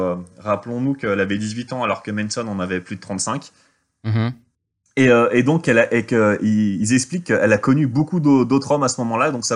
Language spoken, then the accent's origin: French; Auvergne-Rhône-Alpes, France; moi je viens d'Ardèche et du coup je mets de la crème de marron partout